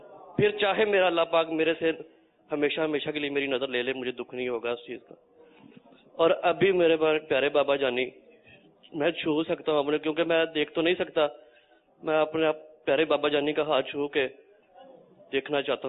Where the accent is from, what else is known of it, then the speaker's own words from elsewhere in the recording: Faisalabad, Punjab, Pakistan; اور میں فیصل آباد سے آیا ہوں اور میں ایک نابینا ہوں